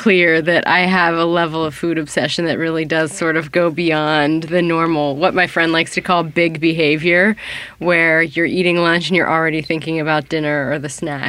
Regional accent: Pittsburgh, Pennsylvania, United States; I can't even say it correctly because I grew up in Pittsburgh. Everyone just says pierogies.

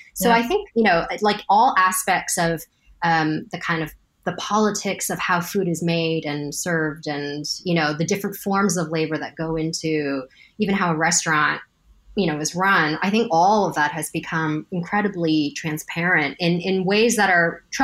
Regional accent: Canada; you know, for me being Canadian, I'm really attuned to how

